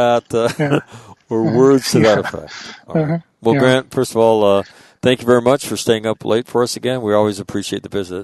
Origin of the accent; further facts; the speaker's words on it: United States; So it was, as an American, it's great to see.